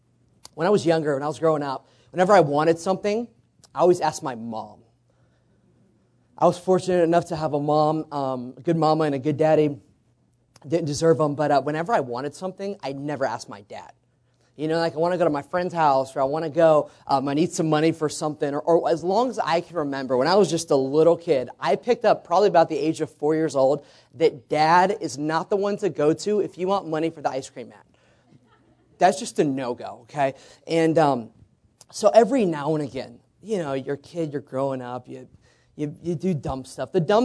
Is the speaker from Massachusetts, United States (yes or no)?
no; Fairfield, California, United States; I'm from Fairfield, California.